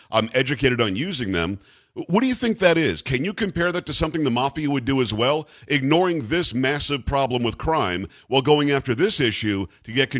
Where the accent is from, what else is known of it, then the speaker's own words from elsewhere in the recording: New York, United States; I'm from New York originally. I know how hard it is to get a gun in New York.